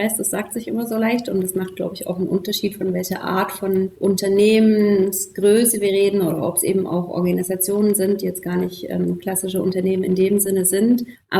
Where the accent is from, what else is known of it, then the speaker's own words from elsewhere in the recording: Thuringia, Germany; now in Leipzig, Germany; Ich bin im Thüringer Wald aufgewachsen und habe im November Geburtstag